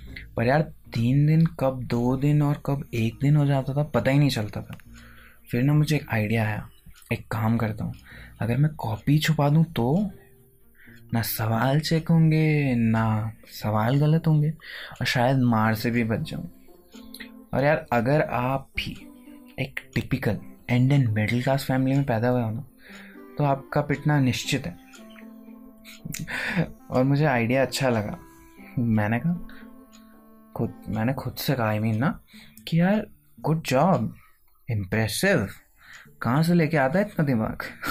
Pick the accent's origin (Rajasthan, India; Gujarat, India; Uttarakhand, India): Uttarakhand, India; Tehri; now in Dehradun, India; और मैं टिहरी से हूँ। मैंने अपनी 12th तक की पढ़ाई न्यू टिहरी से ही की है। उसके बाद मैं देहरादून शिफ्ट हो गया था, आखिर आगे की पढ़ाई कंप्यूटर्स की जो करनी थी। अभी भी देहरादून से ही अपनी मास्टर्स कर रहा हूँ।